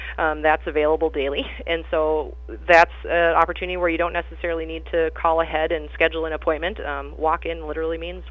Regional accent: Montevideo, Minnesota, United States; I grew up here in Montevideo, so born and raised, familiar to the area

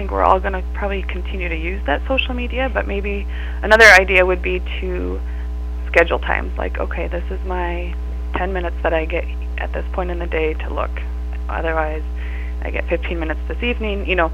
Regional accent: Granite Falls, United States; I'm from Granite Falls, where I reside with my husband and three children, ages 9, 6, and 2.

